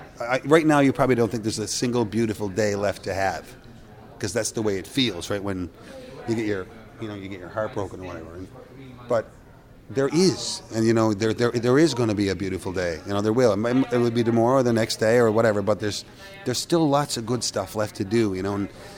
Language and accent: English; Petty Harbor, Newfoundland and Labrador, Canada; my folk roots growing up in Petty Harbor with mandolins and whistles and accordions and piano accordion, like my mom played all the time.